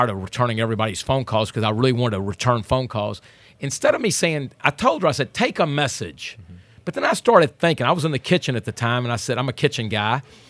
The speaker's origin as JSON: {"language": "English", "region": "Texas", "country": "United States", "said": "but I'm a Texan, you know"}